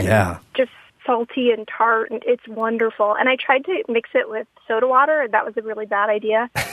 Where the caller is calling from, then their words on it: Austin, Texas, United States; Hi, I'm in Austin, Texas.